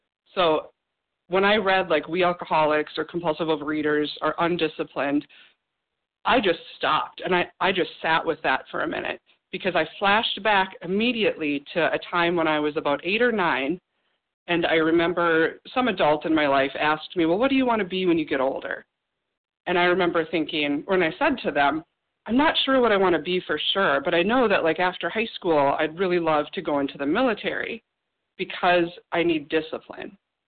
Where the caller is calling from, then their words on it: Minnesota, United States; And I'm calling from Minnesota.